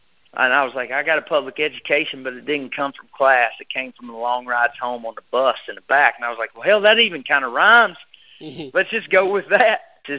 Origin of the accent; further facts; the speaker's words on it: Kentucky, United States; for whatever reason, we say we're from the South in Kentucky.